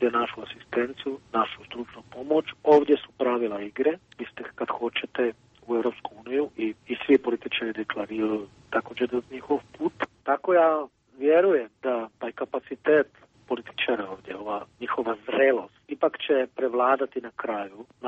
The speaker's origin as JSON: {"language": "Croatian", "country": "Czechia", "second_language": "Croatian", "said": "Sve uvijek, vi to znate bolje nego ja, ne samo kod nas u Češkoj, ali i ovdje u zemljama koji su nastale nakon tog nesretnog strašnog rata, uvijek sve dugo traje."}